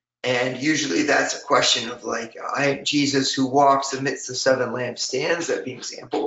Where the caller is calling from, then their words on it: Cleveland, Ohio, United States; I'm broadcasting from Cleveland, Ohio today.